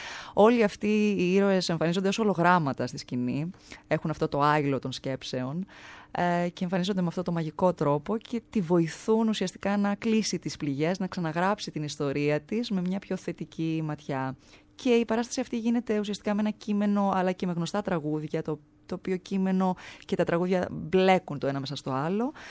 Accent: Cyprus; also born or lived in London; now in Athens, Greece; Αν και δεν έχω καμία σχέση, είμαι από Κύπρο.

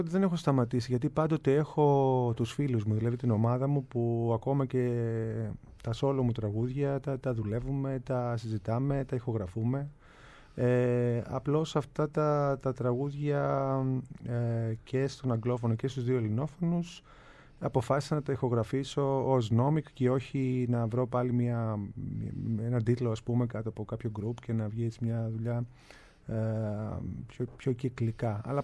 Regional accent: Thessaloniki, Central Macedonia, Greece; born there; Έχω γεννηθεί στη Θεσσαλονίκη. Τώρα από, τώρα από τον πατέρα μου από τη Μικρά Ασία, ας πούμε. Mm. Η μητέρα μου είναι από την Αθήνα

